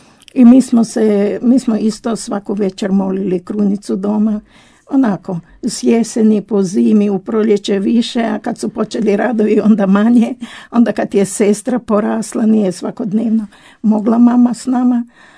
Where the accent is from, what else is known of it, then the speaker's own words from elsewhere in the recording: Pregrada, Krapina-Zagorje County, Croatia; ja sam tamo iz Zagorja, iz Pregrade. E, tamo sam išla u školu i u crku, pričest, krizmu, tamo sam sve to primila. I odrasla sam u jednoj katoličkoj obitelji